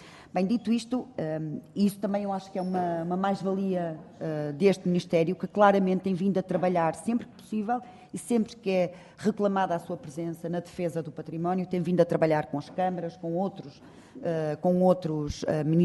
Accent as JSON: {"language": "Portuguese", "town": "Moura", "region": "Beja", "country": "Portugal", "said": "sou de Moura"}